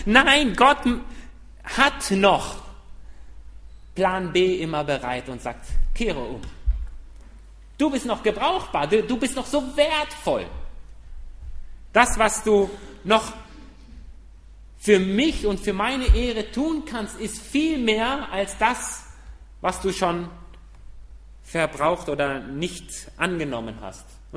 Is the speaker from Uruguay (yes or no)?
yes; Uruguay; German is a second language; also born or lived in Argentina; now in Germany; Ich bin in Uruguay aufgewachsen und dann später dann auch nach Argentinien gekommen und dann zum Studium nach Deutschland gekommen.